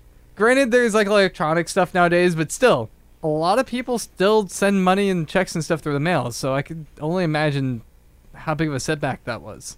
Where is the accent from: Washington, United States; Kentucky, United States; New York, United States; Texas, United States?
Washington, United States; Puyallup; I'm from Puyallup, so people are always just like, is it Puyallup?